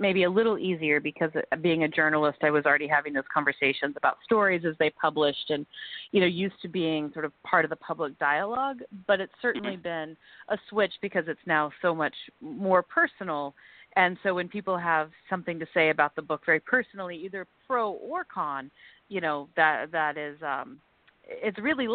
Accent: New York, United States; coming here from New York, how do you go from being a New Yorker to a new anything else?

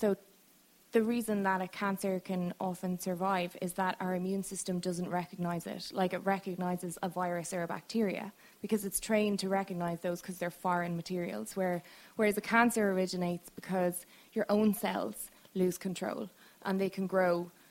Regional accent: Ireland; now in Tampa, United States; So I'm Irish, in case you didn't

